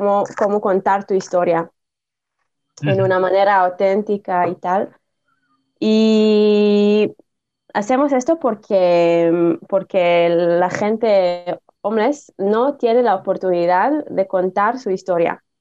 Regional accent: Tel Aviv, Tel Aviv District, Israel; Spanish is a second language; also born or lived in Jerusalem; No, nací en Jerusalén. Pero, sí, pero toda mi vida estoy en Tel Aviv. Mi casa, mi familia están en Tel Aviv. Que Tel Aviv es mi ciudad.

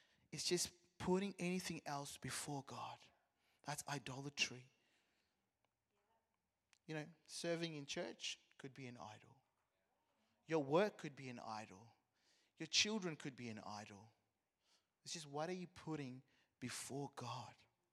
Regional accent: Zimbabwe; I'm like, man, I'm from Zimbabwe. I respect my elders.

